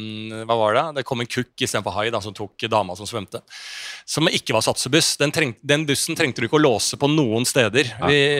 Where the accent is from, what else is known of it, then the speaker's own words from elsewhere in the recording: Bærum, Akershus, Norway; Og jeg vokste opp I Bærum og så disse Stabbekk-bussene og disse på rikmannsstedene.